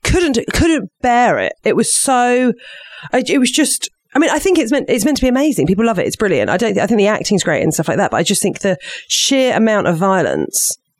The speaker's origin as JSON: {"language": "English", "town": "Brighton", "region": "South East England", "country": "United Kingdom", "tie": "born or raised there", "said": "Tom, don't say things like that about my hometown."}